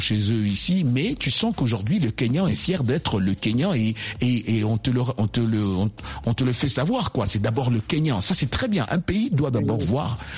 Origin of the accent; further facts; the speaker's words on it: DR Congo; je suis congolais d'origine